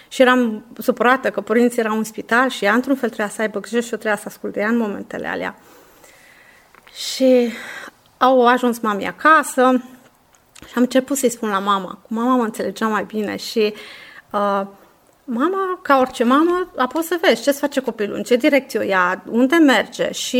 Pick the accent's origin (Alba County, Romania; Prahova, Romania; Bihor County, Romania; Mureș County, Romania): Alba County, Romania; Alba Iulia; also born or lived in Cugir; Sunt din Alba Iulia, născută în Cugir și am 38 de ani.